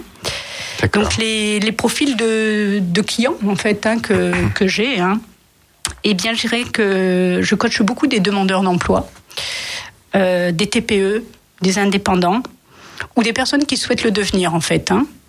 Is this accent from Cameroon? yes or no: no; Calais, Hauts-de-France, France; Alors, je suis originaire de Calais.